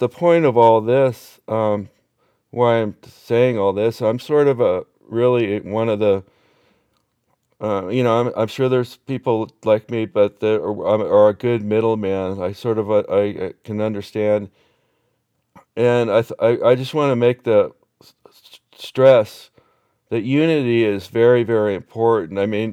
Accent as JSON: {"language": "English", "region": "California", "country": "United States", "tie": "born or raised there", "said": "And I grew up in Marin County, and I live in Santa Cruz County now."}